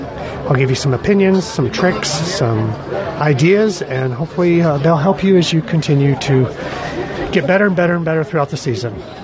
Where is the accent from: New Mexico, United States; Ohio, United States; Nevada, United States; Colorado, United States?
New Mexico, United States; I'm from Southern New Mexico.